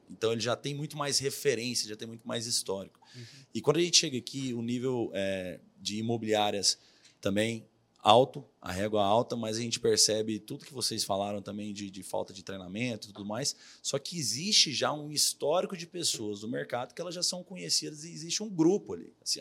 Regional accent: Goiânia, Goiás, Brazil; now in São Paulo, Brazil; Sou de Goiânia.

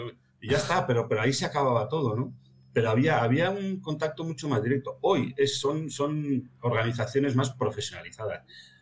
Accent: Madrid, Community of Madrid, Spain; yo soy de Madrid

